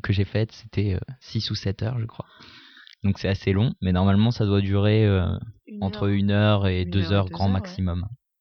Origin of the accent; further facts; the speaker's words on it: Chambray, Centre-Val de Loire, France; Alors, j'ai grandi à Chambray.